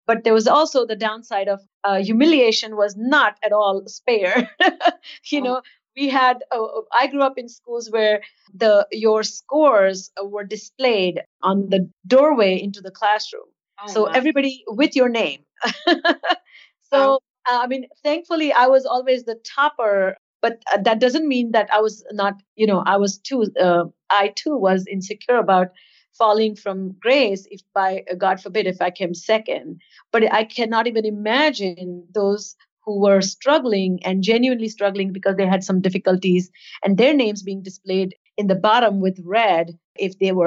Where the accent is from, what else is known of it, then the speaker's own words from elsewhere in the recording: India; I grew up in India